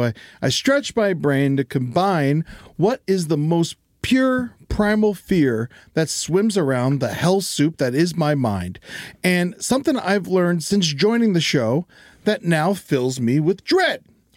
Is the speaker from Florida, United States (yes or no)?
yes; Florida, United States; But I do it myself. And that's because I'm from Florida.